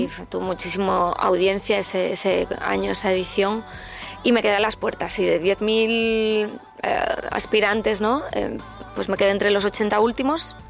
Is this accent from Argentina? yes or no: no; Galicia, Spain; first language Galician; Spanish is a second language; volver a la raíz, volver a mi infancia y a mi lengua materna, que es el gallego